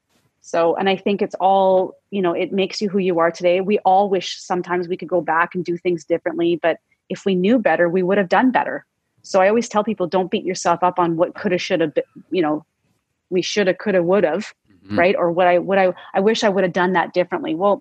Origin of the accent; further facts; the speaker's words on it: Red Deer, Alberta, Canada; I was growing up in Red Deer and it was in Calgary, and we could literally feel that energy.